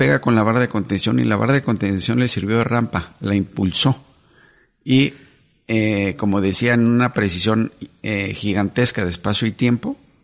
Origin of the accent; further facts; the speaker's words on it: Mexico City, Mexico; Crecí en la Ciudad de México. Y mi mamá nos inculcó los valores de la cultura alemana.